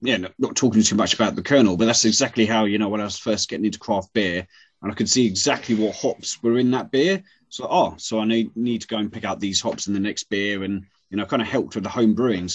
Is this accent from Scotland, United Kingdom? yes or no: no; Hastings, South East England, United Kingdom; because I'm from Hastings originally, like down the south coast